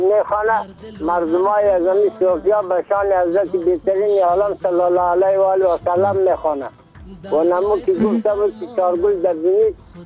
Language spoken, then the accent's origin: Persian; Dasht-e Safid, Bamyan, Afghanistan; قریه ما دشت سفید، ولسوالی ما کامل، ولایت ما بامیان. یعنی خودم … در سنجی 83 ساله